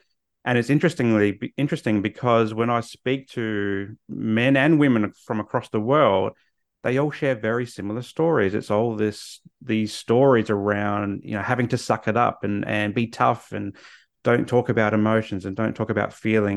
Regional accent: Australia; As an Aussie, we love our sport.

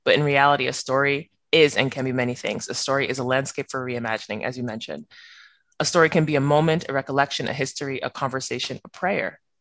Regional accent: United States; growing up in America, in a Nigerian American household is different than growing up in a Nigerian household

